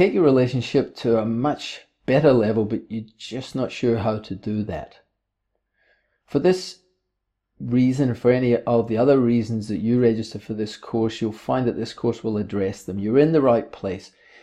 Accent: Scotland, United Kingdom; accent: Scottish; also born or lived in India; now in New Zealand; Originally, I'm from Scotland. You might pick this accent. We now both live here in New Zealand. Our family lived together in Vrindavan for 5.5 years in the 90s.

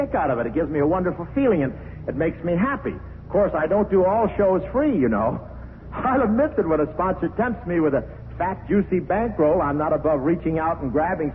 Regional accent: Ohio, United States; I come from Ohio. Yeah, and my family were very poor.

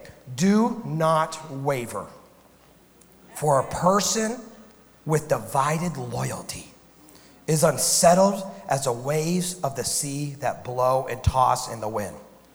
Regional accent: Ohio, United States; I grew up in the Midwest in Ohio, and there is a theme park named Cedar Point.

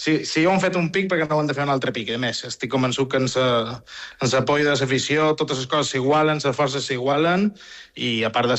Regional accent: Balearic Islands, Spain; Ja sabem també com som els mallorquins, que som molt de darrera hora.

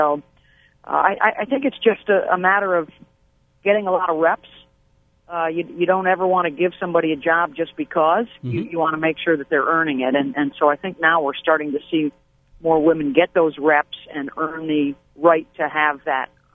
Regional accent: Syracuse, New York, United States; And myself growing up in Syracuse

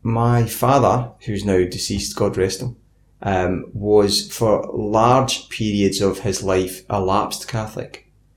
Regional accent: Scotland, United Kingdom; now in Australia; I am originally from Scotland, currently living in Australia. I'm 46 years of age, married to my wife Tracy, and we have four beautiful children.

